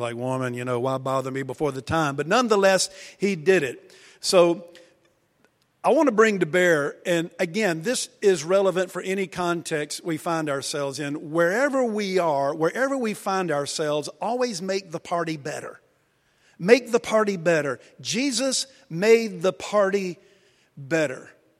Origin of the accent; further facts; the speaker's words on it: Wilson, United States; there's someone two seats down that I grew up with in Wilson from high school.